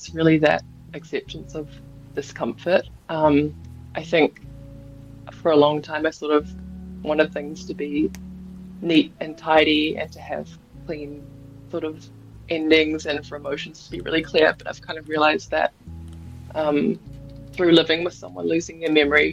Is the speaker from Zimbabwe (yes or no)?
no; Auckland, New Zealand; But I grew up on the North Shore, so kind of out of the city and more in the bush and on the beach.